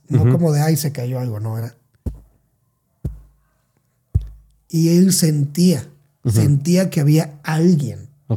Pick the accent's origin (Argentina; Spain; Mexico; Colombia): Mexico; Salina Cruz, Oaxaca; soy de Oaxaca. Pero soy de la parte sur de Oaxaca.